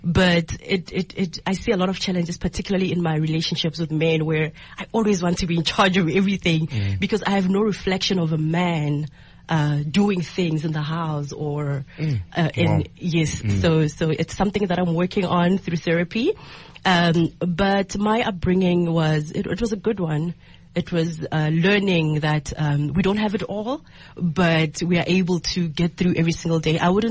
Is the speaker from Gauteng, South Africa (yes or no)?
no; Nkowankowa, Limpopo, South Africa; I am 33 years old, and I come from Nkowankowa on the outskirts of Zinin.